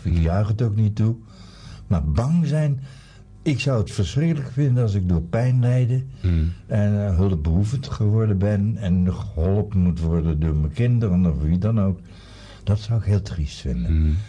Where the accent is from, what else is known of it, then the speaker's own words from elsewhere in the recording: Netherlands; Doe ik ook trouwens, daar ben ik Nederlander voor.